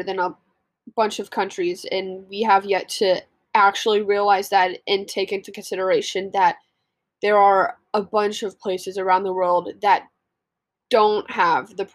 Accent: United States; I'm an American. I am privileged enough to live in a country where we have pretty good education.

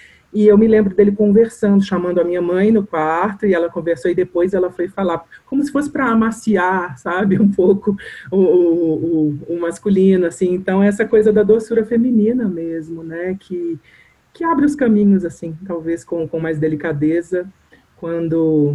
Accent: Minas Gerais, Brazil; Sou mineira, né, e tal, e o mineiro é muito católico, né, assim, tem aquela coisa mais rígida ali, eu venho de uma família onde, todo mundo católico

